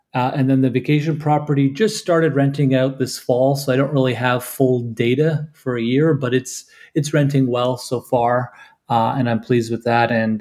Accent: Canada; I'm mid-40s. I'm Canadian

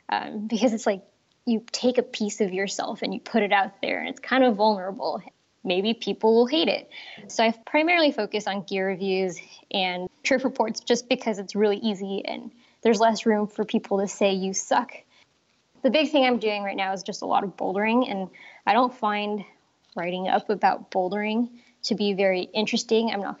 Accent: California, United States; I grew up really close to the Santa Cruz Mountains, and somebody had told my parents about the summer camp up there.

